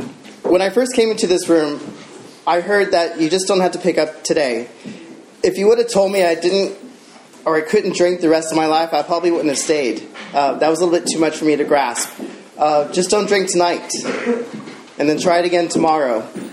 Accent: California, United States; I grew up in the Bay Area. I took dance class when I was 6

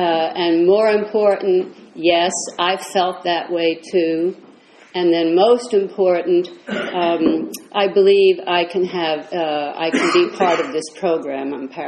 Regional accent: Jersey City, New Jersey, United States; also born or lived in New York; now in California, United States; I wouldn't let people know that I was from Jersey City because I was ashamed. Jersey City had a horrible reputation. It used to be called Dirty City. And I grew up in the poor section of town, downtown

